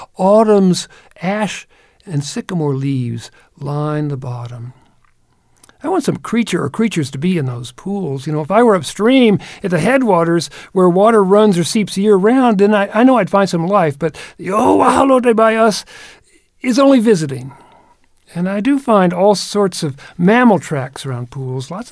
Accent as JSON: {"language": "English", "region": "Kentucky", "country": "United States", "tie": "born or raised there", "said": "Even when I was a child growing up in Kentucky, water seeping in a field felt magical."}